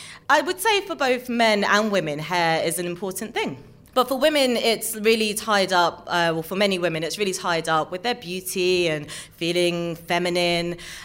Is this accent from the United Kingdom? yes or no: yes; London, United Kingdom; I'm a mixed race girl born and bred in London.